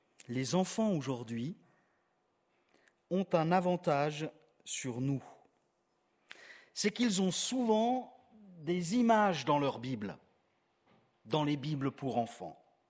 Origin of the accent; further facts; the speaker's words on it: Switzerland; si vous pensez aux lits et aux maisons de chez nous en Suisse